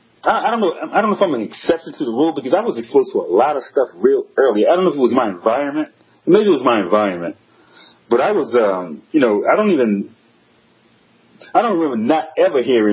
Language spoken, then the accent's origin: English; Washington, District of Columbia, United States; I was raised in Washington, D.C., and we lived in a row house.